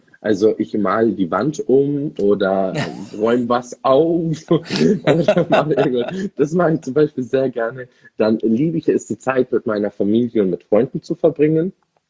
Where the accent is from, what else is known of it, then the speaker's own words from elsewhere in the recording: Munich, Bavaria, Germany; Ich bin ja waschechter Münchner Bayer.